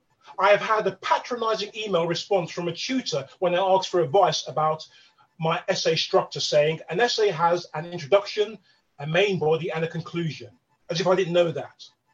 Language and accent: English; Hackney, London, United Kingdom; Growing up in Hackney